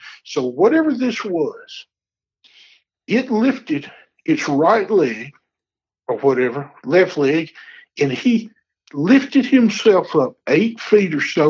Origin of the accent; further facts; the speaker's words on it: the South, United States; Well, I'm from the South. I know how thunderstorm is. I was born and raised.